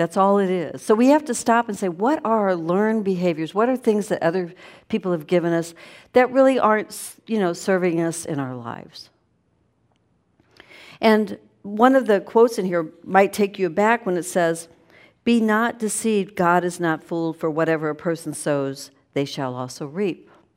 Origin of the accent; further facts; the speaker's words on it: Midwest, United States; When I was growing up in the Midwest, we really didn't have that come up too much.